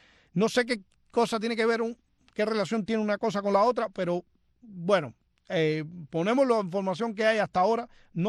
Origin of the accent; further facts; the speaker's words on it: Punta Brava, Havana, Cuba; Yo soy de Punta Brava, pero estudié en La ENA durante mucho tiempo, que estaba en Playa, y entonces también, y tengo muchos amigos ahí de Buenavista